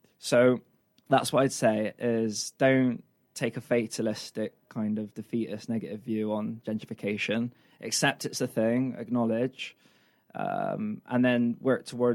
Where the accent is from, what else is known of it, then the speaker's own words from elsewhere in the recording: Bristol, South West England, United Kingdom; Whereas if they were new to Bristol, they say, "Where are you from?" I say, "Easton."